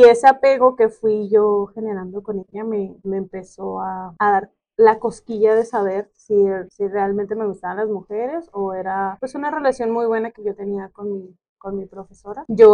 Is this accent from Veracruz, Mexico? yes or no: no; Tijuana, Baja California, Mexico; born there; Actualmente tengo 31 años, soy nacida en Tijuana y radico aquí en Tijuana.